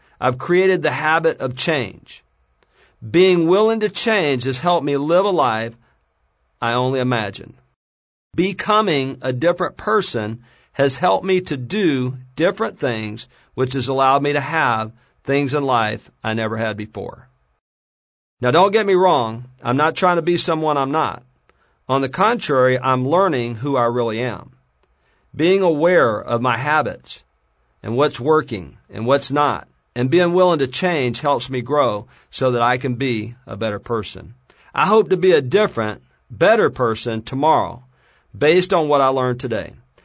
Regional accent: Mobile, Alabama, United States; I'm originally from L.A., Lower Alabama. I grew up on welfare in Mobile, Alabama. There were seven kids crammed in a little 600-square-foot shack.

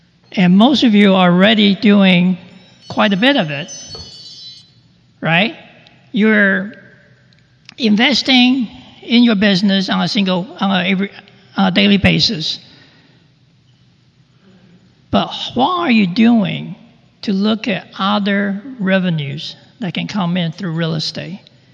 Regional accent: California, United States; We're people from California.

